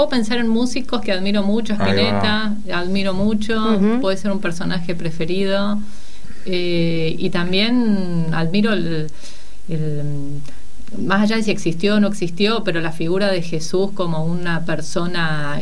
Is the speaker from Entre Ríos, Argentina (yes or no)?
no; Chupallas, Buenos Aires, Argentina; Lo primero que pensé es a Chupallas, de donde soy yo.